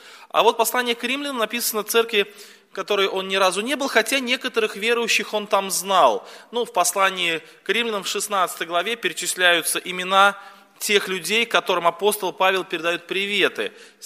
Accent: Yeysk, Krasnodar Krai, Russia; я из Краснодарского края, с города Ейска.

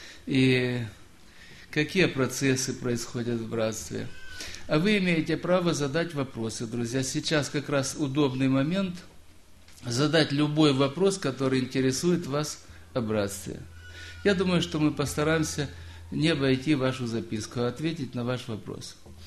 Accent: Timashevsk, Krasnodar Krai, Russia; я из Краснодарского края, из города Тимашевска.

